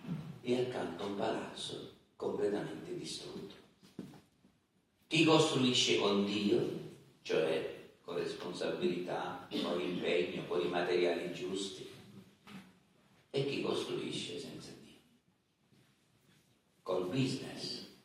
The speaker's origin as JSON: {"language": "Italian", "town": "Messina", "region": "Sicily", "country": "Italy", "said": "Noi che veniamo da Messina sentiamo molto forte ancora i ricordi del 1908."}